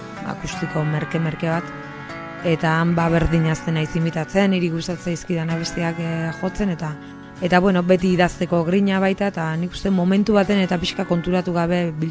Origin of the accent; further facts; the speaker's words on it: Azkoitia, Basque Country, Spain; born there; Eta bueno, Azkoitin jaio nitzen, orain dela 35 urte.